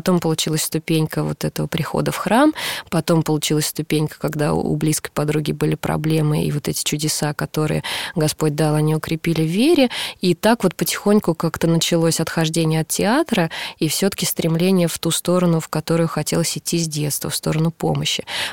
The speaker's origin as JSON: {"language": "Russian", "region": "Volga region", "country": "Russia", "said": "Я вообще с Поволжья и заканчивала в Саратове академию."}